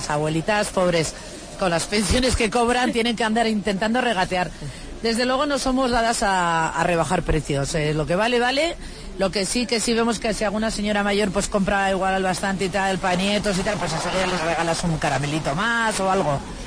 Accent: Tafalla, Navarre, Spain; nosotros venimos de Tafalla y hemos sido carameleros de toda la vida.

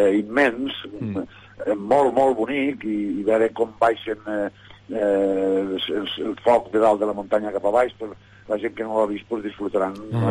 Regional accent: Boí, Catalonia, Spain; jo recordo sempre, jo soc de Boí, sempre han baixat falles a Boí, no?

